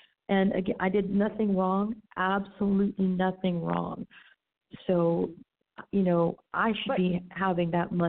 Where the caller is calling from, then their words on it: Florida, United States; I'm calling from Florida.